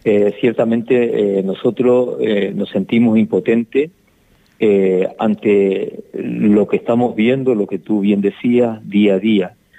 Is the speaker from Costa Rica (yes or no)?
no; Canary Islands, Spain; cuando yo salí de Fuerteventura por primera vez, vi un paisaje totalmente diferente, verde, lleno de exuberancia